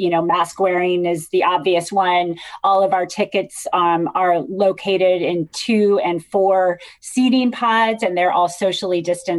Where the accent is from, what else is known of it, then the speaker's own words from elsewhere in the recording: Sacramento, California, United States; Well, I grew up in Sacramento, so I very much understand how deep Giants fandom runs deep in the Sacramento area.